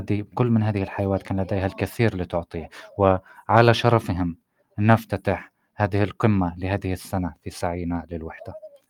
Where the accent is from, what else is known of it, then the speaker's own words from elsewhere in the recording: Palestine; لكننا في كفلسطينيين علينا دائما أن نسعى